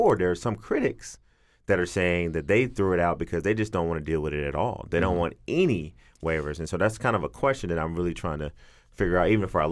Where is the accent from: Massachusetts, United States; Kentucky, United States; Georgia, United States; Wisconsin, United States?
Georgia, United States; Athens; You know, I'm from Athens, so I get a pass sometimes.